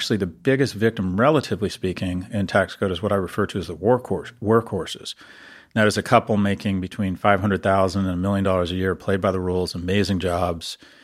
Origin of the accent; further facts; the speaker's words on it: California, United States; born there; I was born in California in 1964, which was hitting the lottery.